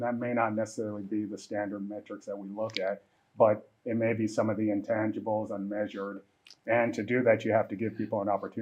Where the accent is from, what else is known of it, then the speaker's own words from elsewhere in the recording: Detroit, Michigan, United States; So I'm from Michigan. I grew up in Detroit. I live in Detroit now.